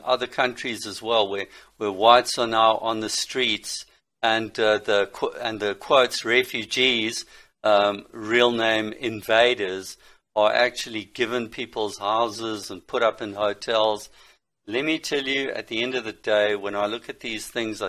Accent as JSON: {"language": "English", "country": "Zimbabwe", "tie": "born or raised there", "said": "I can tell you from here in Africa, I grew up in Rhodesia, and we whites weren't many."}